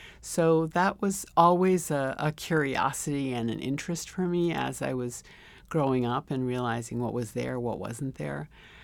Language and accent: English; Milwaukee, Wisconsin, United States; English is a second language; I grew up in Milwaukee, so that was definitely true, and not only true of me, but a number of people.